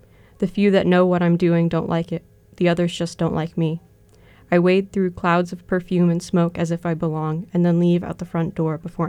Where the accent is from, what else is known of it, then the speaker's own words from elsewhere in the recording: Durham, Connecticut, United States; I'm a junior here at UConn, and I'm studying English and history, and I'm doing a minor in digital public history, and I'm from Durham, Connecticut.